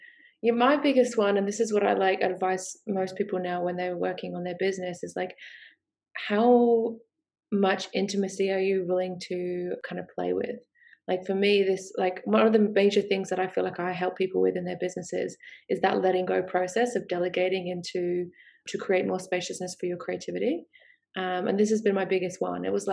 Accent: United Kingdom; accent: Australian; I'm from the UK, even though my accent is very Australian nowadays.

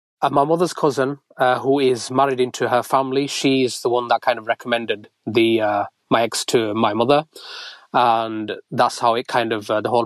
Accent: Leeds, Yorkshire and the Humber, United Kingdom; I'm 33 and I'm from Leeds.

